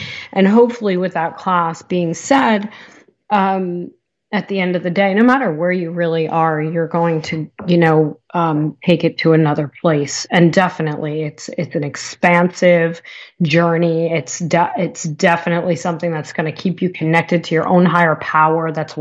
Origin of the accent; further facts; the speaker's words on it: Northeast, United States; moved away; And so it really brings back some memories of growing up in the Northeast